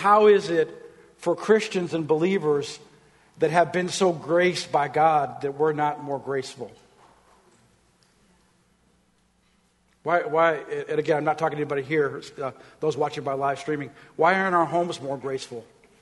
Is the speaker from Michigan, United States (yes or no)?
no; Minnesota, United States; I'm from Minnesota. We're all nice up there. Minnesota nice.